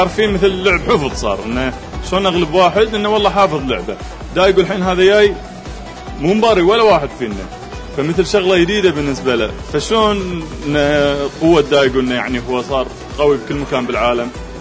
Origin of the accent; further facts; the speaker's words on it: Kuwait; مشكلتنا إحنا بس من الكويت قلت لك ما عندنا إكسبرينس